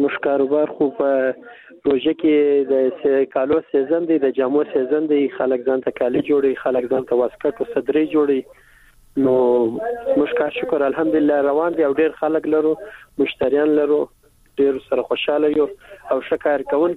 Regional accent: Kandahar, Afghanistan; زه خپل د کندهار یم

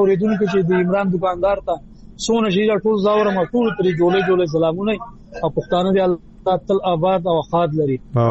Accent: Khyber Pakhtunkhwa, Pakistan; موږ د سوات یو جی سوات تحصیل کابل ځانو باندې سم تعلق ده

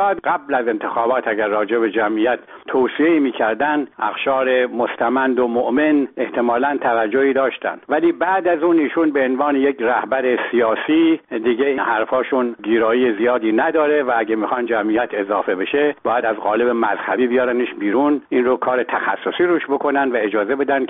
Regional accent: Iran; من به عنوان یک ایرانی مسلمان

